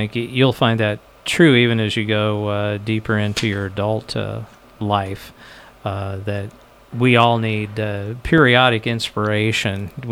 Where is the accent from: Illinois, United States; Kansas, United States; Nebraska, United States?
Nebraska, United States; Lincoln; now in Western Nebraska, United States; And of course, I grew up in Lincoln, so rodeo is about the furthest thing from my mind. But I've lived in Western Nebraska for most of my adult life